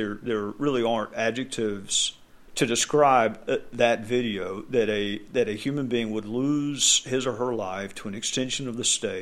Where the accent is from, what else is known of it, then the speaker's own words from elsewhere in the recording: South Carolina, United States; Of course, Lindsey Graham from my home state.